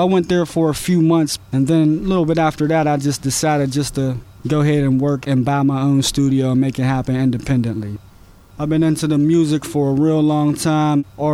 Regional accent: Pittsburgh, Pennsylvania, United States; Actually, I was born in Pittsburgh, PA, grew up in Belsouver on the south side of Pittsburgh.

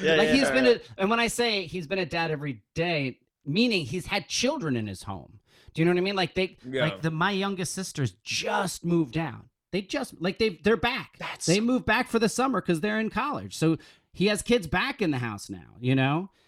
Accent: New Jersey, United States; also born or lived in Michigan, United States; But I grew up in Jersey. I was born in Michigan. My parents got divorced when I was 2. And so I grew up in Jersey with my mom, and my dad lived in Michigan.

